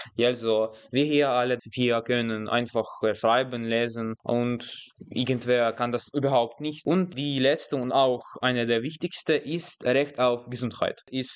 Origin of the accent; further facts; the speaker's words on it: Ukraine; German is a second language; Also bei uns in der Ukraine gibt es überhaupt also viele, sehr viele schöne Städte.